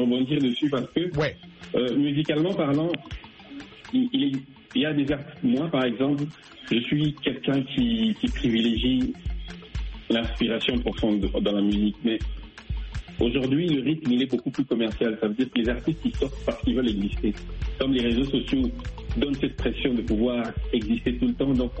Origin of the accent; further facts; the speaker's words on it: DR Congo; Je suis congolais, Moulouba.